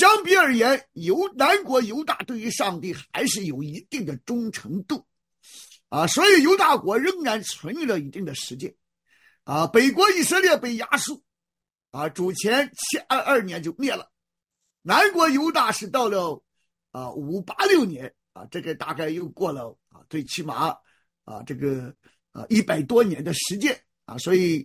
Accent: United States; 我们美国人

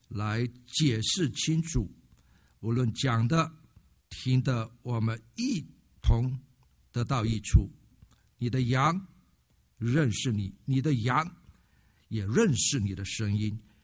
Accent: Malaysia; moved away; 我不再是属于马来西亚的公民，进到马来西亚去探亲。为什么觉得怪怪？因为那是我出生的地方，那是我长大的地方，那属于我的地方。

